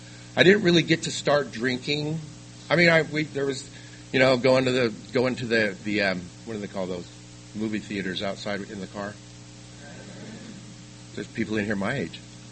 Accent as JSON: {"language": "English", "region": "Utah", "country": "United States", "tie": "born or raised there", "said": "northern Utah, so you could drive to Idaho because Idaho, we could go to Idaho and buy liquor. In my hometown, they had a state-run liquor store."}